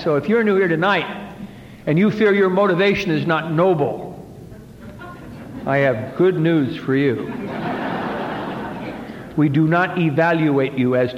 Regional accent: New Jersey, United States; And I should also tell you that I'm Irish and Catholic, and I'm from New Jersey.

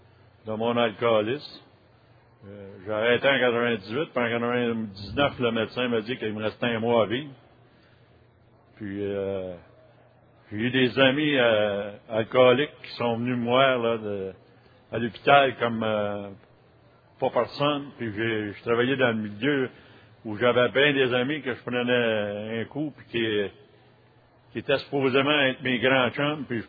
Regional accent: Montreal, Quebec, Canada; Moi, je suis de Montréal.

